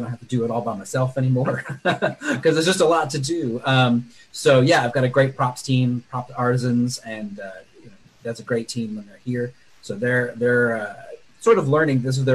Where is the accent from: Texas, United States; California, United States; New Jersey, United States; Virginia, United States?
California, United States; also born or lived in Oregon; Yeah, so I was raised in California, went to Oregon for high school, and then back to California for college